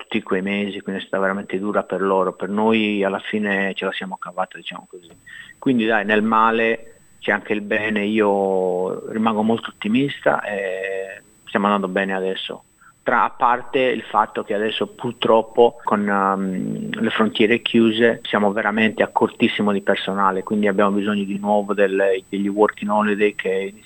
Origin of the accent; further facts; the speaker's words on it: Sardinia, Italy; now in Australia; con tutto il bene che voglio alla Sardegna, e l'amo perché è la mia terra, però cioè abitando in Australia e poi andando in vacanza in Sardegna, in Italia